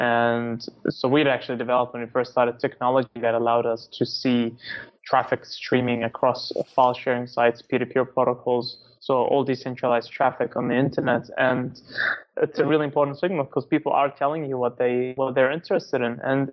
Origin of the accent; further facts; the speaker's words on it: New Zealand; You know, I grew up in New Zealand